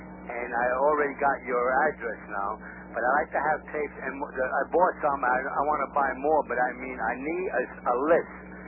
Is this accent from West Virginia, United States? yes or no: no; New Jersey, United States; I cannot always hear his message in the night because I'm from New Jersey, it's too late.